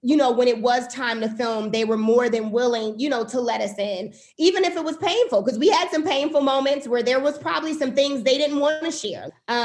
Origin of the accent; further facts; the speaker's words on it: Milwaukee, Wisconsin, United States; also born or lived in California; So I am. So I am a Milwaukee native where I grew up in Milwaukee.